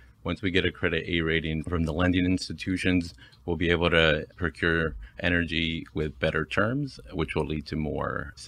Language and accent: English; Anaheim, California, United States; I was born in Anaheim, raised in Anaheim my whole life. I'm now a resident of Fullerton.